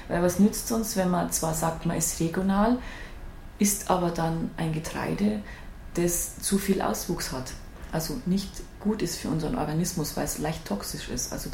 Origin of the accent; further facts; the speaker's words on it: Bavaria, Germany; Und ich komme auch aus einer Bäckerfamilie, aber Richtung Salzburg, also noch im bayerischen Gebiet, aber Richtung Salzburg.